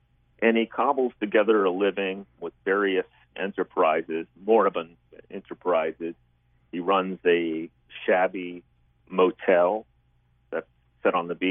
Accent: Florida, United States; And I was born and raised in Florida. I was born and raised in South Florida, which is a very different place now.

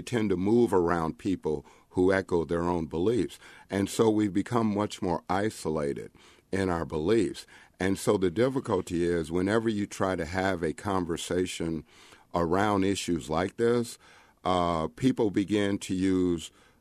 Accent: Kansas City, Missouri, United States; I am originally from Kansas City, and so I've got a long history of Troost.

